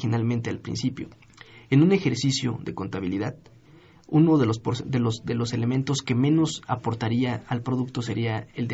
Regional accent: Tlaxcala, Mexico; Yo lo que veo, yo soy de Tlaxcala.

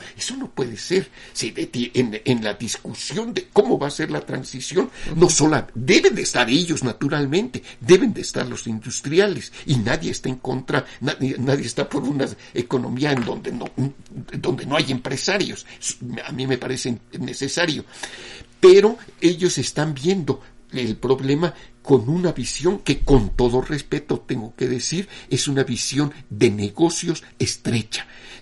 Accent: Mexico; es nuestra obligación como mexicanos conocer nuestros ríos, nuestras montañas, nuestros cultivos, nuestro subsuelo

